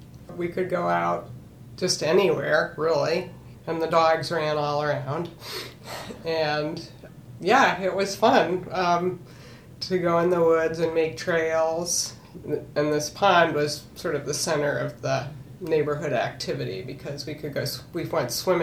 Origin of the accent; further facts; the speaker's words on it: Corning, New York, United States; I grew up in Corning, New York, in upstate New York, sort of near Ithaca.